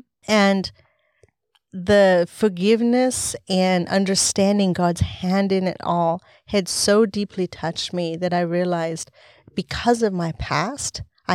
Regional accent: Montana, United States; also born or lived in La Paz, Bolivia; So I was born in Bolivia, in La Paz, and I was spent the first 5 years of my life in an orphanage. And before I was adopted into a family in Montana, where I grew up, one of 18 children.

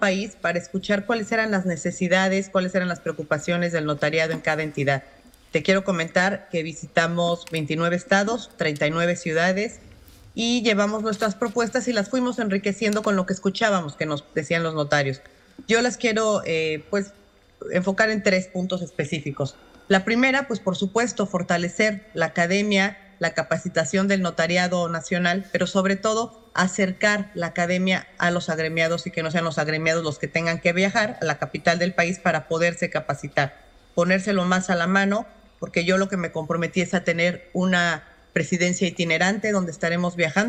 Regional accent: Oaxaca, Mexico; en el estado de Oaxaca, de donde yo soy originaria

